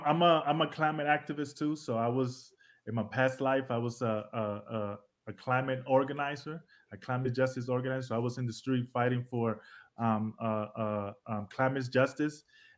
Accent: New York City, New York, United States; So we come from New York City. So we were farming on our fire escape.

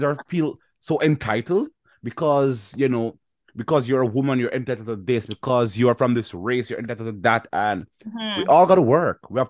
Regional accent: Jamaica; even though I'm Jamaican

